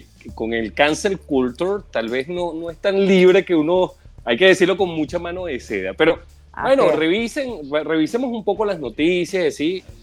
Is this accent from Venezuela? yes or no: yes; Venezuela; como dicen en mi pueblo, como botellazo mesonera. Los que no entiendan la referencia, empiecen a buscar en internet botellazo de mesonera en Venezuela.